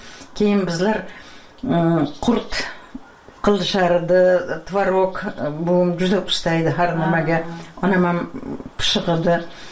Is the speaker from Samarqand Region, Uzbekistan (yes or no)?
no; Piskent, Tashkent Region, Uzbekistan; Men shu yerlarda tug'ilganman da.